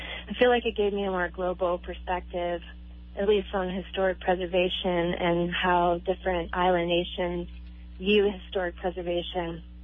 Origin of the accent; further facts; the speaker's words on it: New York, United States; Well, I'm originally from New York, not the city. I'm from Western New York, But out of high school, I studied horticulture, and I headed west to Oregon